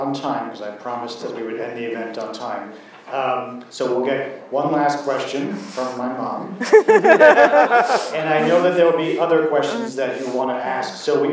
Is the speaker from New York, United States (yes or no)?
yes; New York, United States; So I grew up in New York and learned a lot more about the Holocaust than I did about slavery.